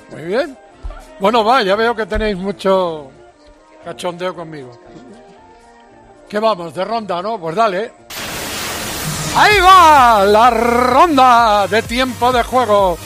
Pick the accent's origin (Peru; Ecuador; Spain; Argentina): Spain; Padrón, Galicia; A mí, yo cuando voy a la fiesta de mi pueblo, en Padrón, que tienen banda de música, ese pasacalles.